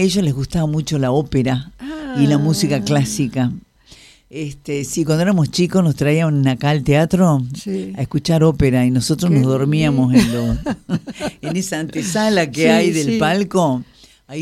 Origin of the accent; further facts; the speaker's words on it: Salta, Argentina; somos más parecidos en Salta, bueno, yo vengo de Salta, somos más parecidos a un mexicano o a un peruano o a un boliviano que a un porteño.